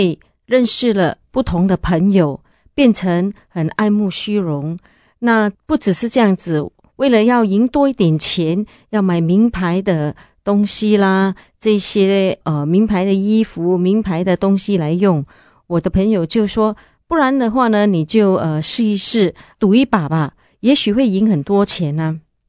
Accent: Singapore; 我是从新加坡来的。我从小的时候呢，生长在一个不是很富有的家庭。

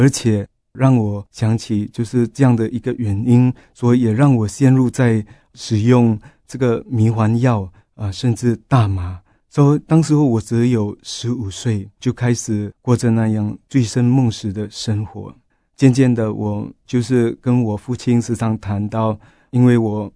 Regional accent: Singapore; 我来自一个小康之家，我有哥哥姐姐，自己排行最小， 因为早期在新加坡我们家境比较贫苦，在乡下的时候我们都一家人一起在一间房子里面住下来

